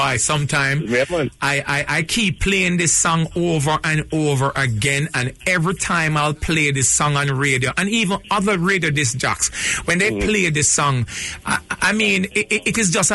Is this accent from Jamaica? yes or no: yes; Jamaica; You know, growing up in Jamaica